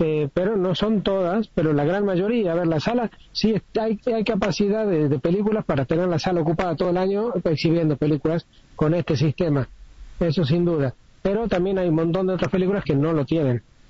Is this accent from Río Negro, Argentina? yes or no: no; Tucumán, Argentina; now in Córdoba, Argentina; soy de Tucumán, pero vivo en Córdoba, ¿sí? En este momento estoy en Tucumán, vivo en Córdoba